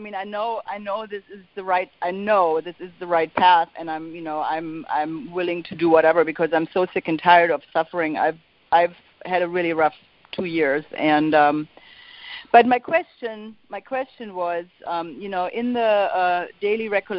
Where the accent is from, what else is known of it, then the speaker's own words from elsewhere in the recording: Charleston, United States; I'm from Charleston.